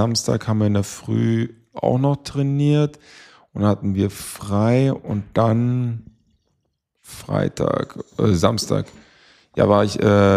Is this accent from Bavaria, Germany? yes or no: yes; Würzburg, Bavaria, Germany; natürlich sind wir natürlich stolz darauf als Würzburger, dass diese Jungs dann in dem Team dann mitgespielt haben